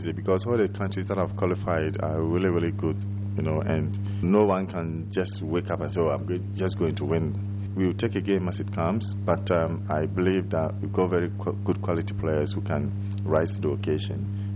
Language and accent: English; Ghana; when I was given the job as first Ghanaian to handle the national team